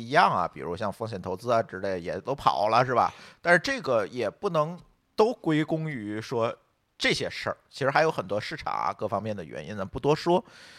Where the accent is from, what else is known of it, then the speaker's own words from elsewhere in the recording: China; 我中国人自己都没啥信心了